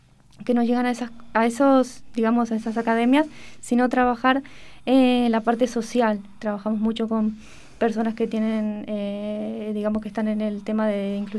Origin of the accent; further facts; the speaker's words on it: Uruguay; now in Tenerife, Spain; soy de Uruguay.